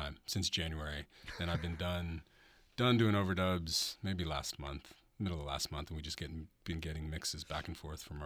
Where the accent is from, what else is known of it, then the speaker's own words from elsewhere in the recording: Ashland, Oregon, United States; And they were kind of surprised that I was from Ashland.